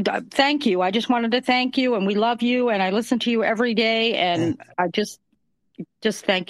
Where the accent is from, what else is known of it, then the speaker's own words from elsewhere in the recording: Maine, United States; I'm from Maine. Northern Maine.